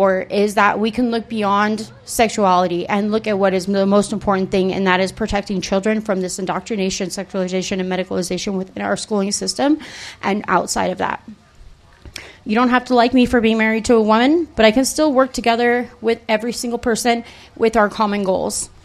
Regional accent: Ventura, California, United States; I am a California native. I grew up in Ventura. I've lived in different cities all over the coast.

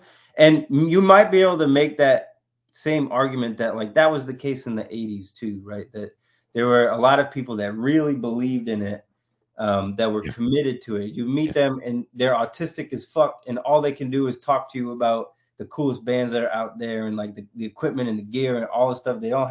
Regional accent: United States; everyone's so fascinated because I'm an American and how the fuck did I find this place?

